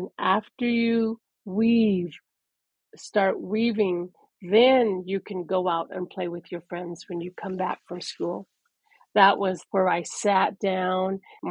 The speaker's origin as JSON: {"language": "English", "town": "Fort Defiance", "region": "Arizona", "country": "United States", "tie": "born or raised there", "also_born_or_lived": "Shiprock, New Mexico", "said": "I was born in Shiprock, New Mexico. … his job took us to Fort Defiance, Arizona."}